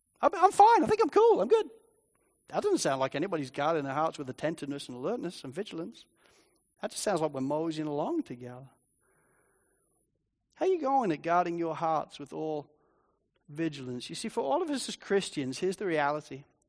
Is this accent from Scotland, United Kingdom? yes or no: no; Spalding, East Midlands, United Kingdom; I remember growing up in Spalding in England, every now and again a steam train would come through our town.